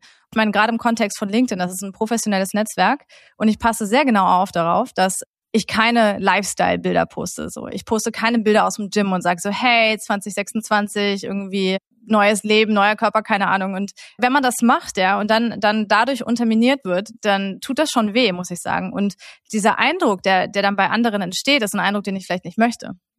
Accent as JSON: {"language": "German", "country": "United States", "said": "Erstens, ich bin selber Amerikanerin. Ich kam gerade vor einer Woche wieder zurück aus den Staaten"}